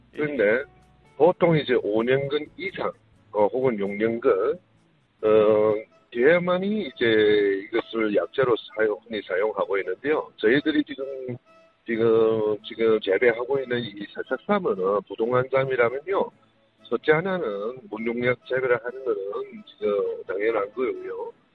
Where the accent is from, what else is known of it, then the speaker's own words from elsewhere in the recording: Heilongjiang, China; 저는 고향이요. 흥룡강 개동현이라는데